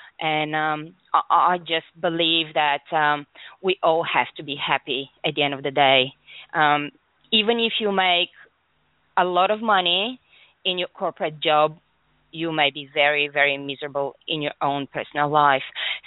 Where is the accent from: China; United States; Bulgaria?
Bulgaria; I was born in Bulgaria. When I was growing up, we were a communist state under the Russian rule.